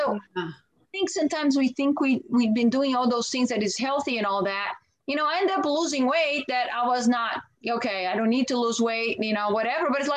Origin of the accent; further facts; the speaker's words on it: Brazil; I grew up in Brazil. That's the first thing you do when you get up, you know, you drink coffee